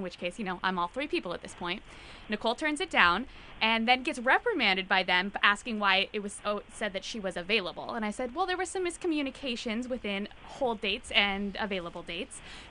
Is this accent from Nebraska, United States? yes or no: no; Montana, United States; I'm from Montana and also an alcoholic, or used to be.